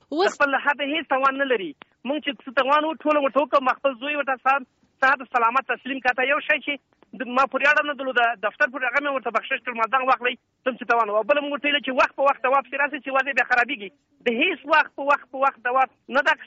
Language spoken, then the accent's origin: Pashto; Nuristan, Afghanistan; زه هم د نورستان یم